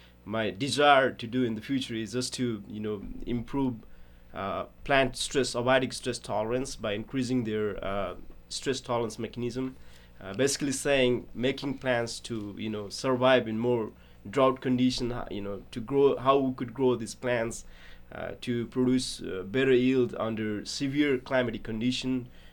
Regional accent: Nepal; moved away as an adult; also born or lived in India; now in United States; So originally I'm from Nepal. I finished my high school there, and then I did my undergrad in India, and then I came here in USA in 2015 for my master.

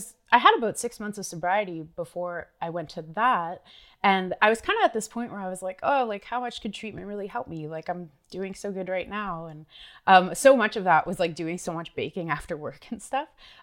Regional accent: Kingston, Nova Scotia, Canada; I grew up in Kingston, Nova Scotia, which is a really kind of rural part of the Annapolis Valley.

